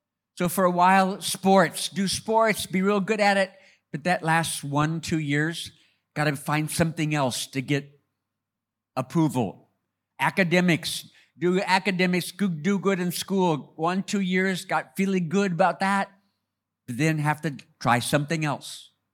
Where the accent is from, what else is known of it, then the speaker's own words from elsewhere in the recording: California, United States; I was born and raised in America. Sorry for that. In California, in a family that had a Christian background.